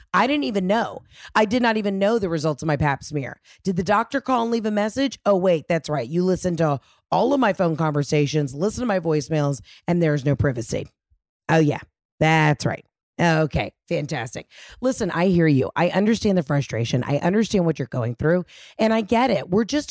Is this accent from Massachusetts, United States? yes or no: yes; Boston, Massachusetts, United States; born there; So in 1947, when I came into the world, I was born in Boston, Massachusetts. My father was a plasterer.